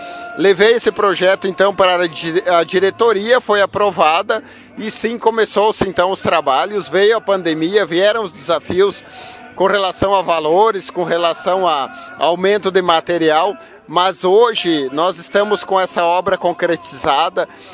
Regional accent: Barracão, Rio Grande do Sul, Brazil; Sou natural do município de Barracão, mas muito me orgulha a ter tido Lagoa Vermelha como mãe.

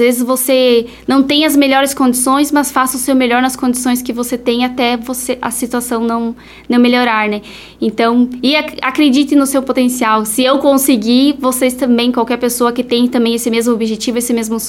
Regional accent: Lagoa Vermelha, Rio Grande do Sul, Brazil; moved away as an adult; tem 10 anos já que eu saí de Lagoa Vermelha, desde a época que eu fui fazer faculdade fora do estado.

